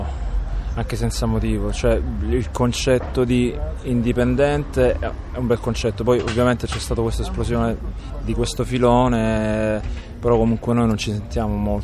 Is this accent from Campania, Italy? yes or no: no; Apulia, Italy; Quindi noi veniamo dalla provincia di Lecce